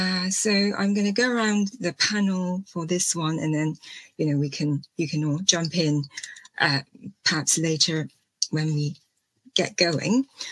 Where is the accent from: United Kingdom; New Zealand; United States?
United Kingdom; I'm your moderator for today. I'm a British Chinese writer and translator.